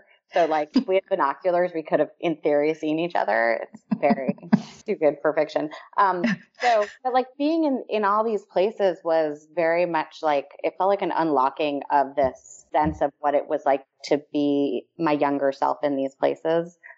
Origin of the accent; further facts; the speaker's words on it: New York, United States; also born or lived in California / Michigan / Ohio; So I grew up in New York and then lived in California for a little bit and then went to graduate school in Michigan.